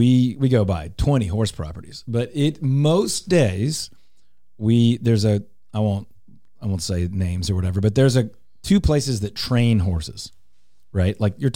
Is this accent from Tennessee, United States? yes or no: no; Texas, United States; so proud to be from Texas that it feels sad to not be from Texas.